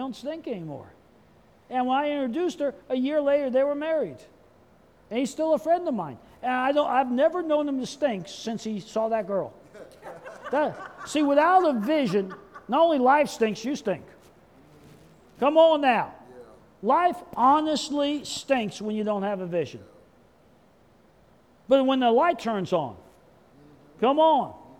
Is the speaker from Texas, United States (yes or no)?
no; Oklahoma, United States; Come on. I'm from Oklahoma. It's almost as bad.